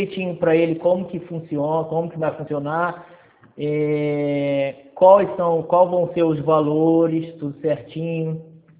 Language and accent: Portuguese; Votuporanga, São Paulo, Brazil; Eu sou aqui de Votuporanga, tá?